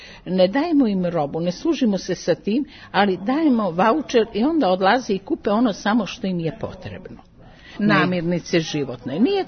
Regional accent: Leskovac, Jablanica District, Serbia; Pa mi smo došli petoro iz Leskovca

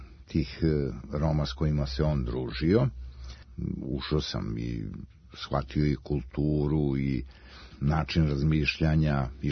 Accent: Serbia; mi smo iz Srbije

